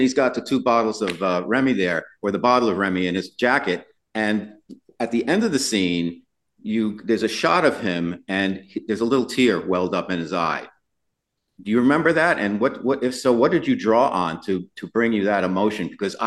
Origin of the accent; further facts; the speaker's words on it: New York City, New York, United States; I'm an Italian from New York City, and I know the village, and I live back there.